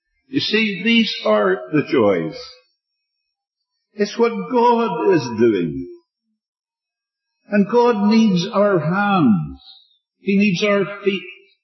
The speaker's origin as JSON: {"language": "English", "region": "Northern Ireland", "country": "United Kingdom", "lives_now": "United States", "said": "I suppose most of you know I come from Ulster."}